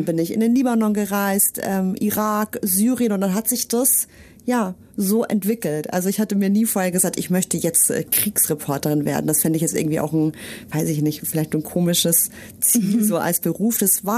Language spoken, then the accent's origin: German; Munich, Bavaria, Germany; Ich komme ja gebürtig aus München